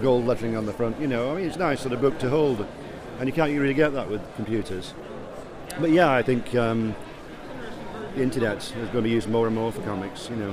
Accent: Wigan, North West England, United Kingdom; And I was brought up in Wigan in Lancashire, which has a lot of the local histories to do with the Civil War.

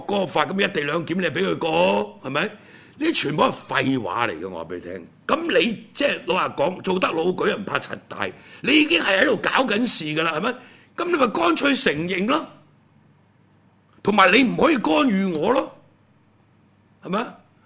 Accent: Hong Kong; 因為呢個政府係已經唔值得我哋香港人信任

